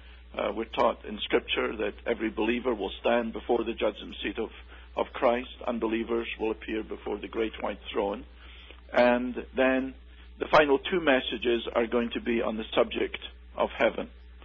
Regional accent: Scotland, United Kingdom; now in United States; I come from Scotland, with the beautiful mountains and the glens and the sea.

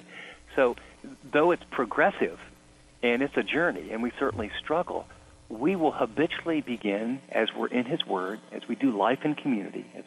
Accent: United States; I'm an American. I intellectually believe in God.

